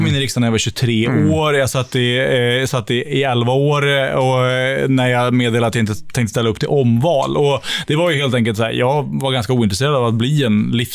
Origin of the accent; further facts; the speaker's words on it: Örnsköldsvik, Västernorrland County, Sweden; född och uppvuxen i Örnsköldsvik, uppvuxen på en gård med vacker utsikt över Sekavs kemifabrik faktiskt.